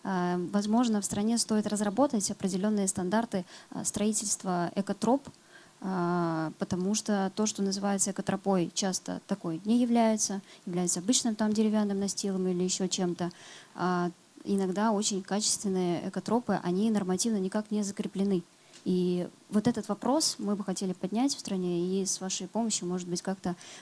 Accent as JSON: {"language": "Russian", "town": "Kazan", "region": "Tatarstan", "country": "Russia", "tie": "born there", "said": "Я родилась в Казани, и для меня Поволжье, тоже равнины, реки, тоже очень близки."}